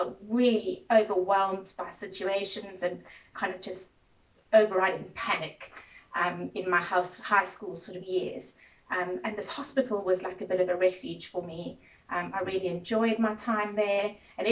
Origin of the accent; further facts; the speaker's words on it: Cape Town, Western Cape, South Africa; I obviously come from South Africa, I come from Cape Town